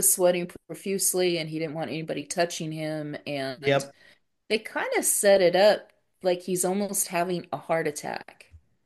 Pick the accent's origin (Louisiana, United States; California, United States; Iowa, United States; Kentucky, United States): California, United States; So I grew up in California and we did take family trips up north.